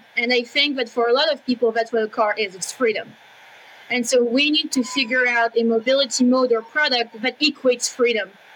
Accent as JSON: {"language": "English", "town": "Paris", "region": "Île-de-France", "country": "France", "tie": "born or raised there", "also_born_or_lived": "New York", "said": "I grew up in Paris and then I was in New York."}